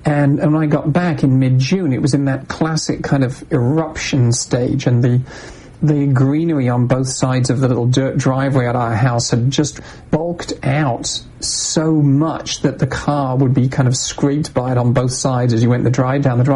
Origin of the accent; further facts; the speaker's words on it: England, United Kingdom; growing up in England, as I did, you know, where there's this kind of drizzly stuff all the time